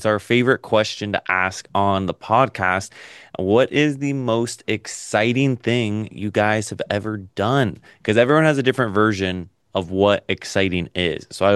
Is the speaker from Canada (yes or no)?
no; Nevada, United States; We were like, we're from Nevada.